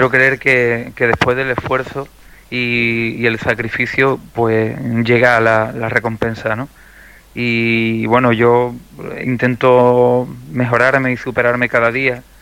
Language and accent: Spanish; Algeciras, Andalusia, Spain; también soy pregonero de mi tierra, de Algeciras, pregonero del carnaval